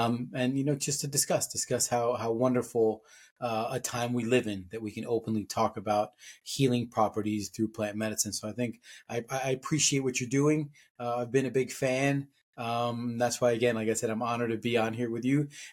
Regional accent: Miami, Florida, United States; I grew up in Miami in the 80s.

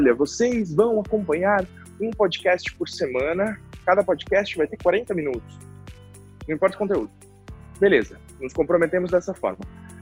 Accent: São Paulo, Brazil; sou do interior de São Paulo

